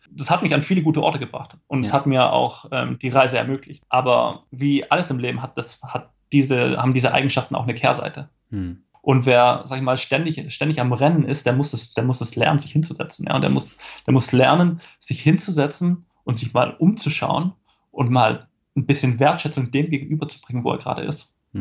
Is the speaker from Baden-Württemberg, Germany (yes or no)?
yes; Esslingen, Baden-Württemberg, Germany; Ich meine, ich bin aufgewachsen in einem völlig multikulturellen Umfeld. Bin aufgewachsen in Esslingen, das ist eine Stadt in der Nähe von Stuttgart